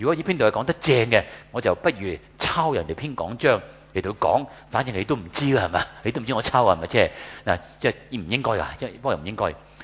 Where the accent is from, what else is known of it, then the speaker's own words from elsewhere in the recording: China; 正如我们很多时候我们中国人一个传统，就是说人之将死就其言也善。